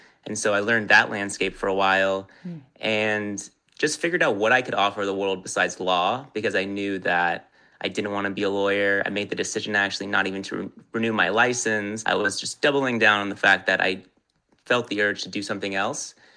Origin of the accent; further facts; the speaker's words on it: Los Angeles, California, United States; also born or lived in New York; I moved back out here, born and raised in Los Angeles, then went to law school, obviously, in New York